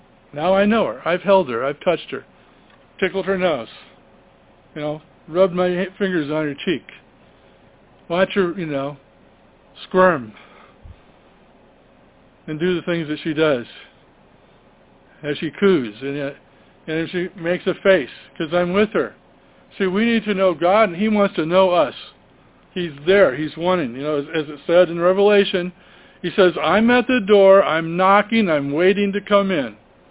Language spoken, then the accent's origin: English; Toledo, Ohio, United States; kids I grew up with in the Toledo, Ohio congregation